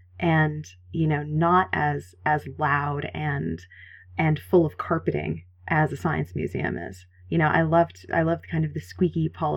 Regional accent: Boston, Massachusetts, United States; And I grew up in Boston, and my mom's an artist, and she used to take me.

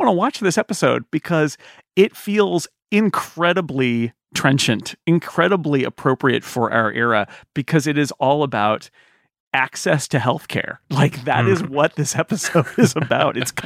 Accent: Sonora, California, United States; who lived for a time in my hometown of Sonora, California.

